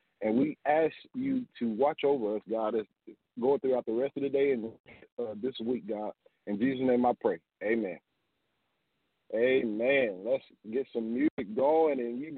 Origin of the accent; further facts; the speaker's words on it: Arkansas, United States; now in Dallas, United States; we're going to be taking some events back to Arkansas, my hometown.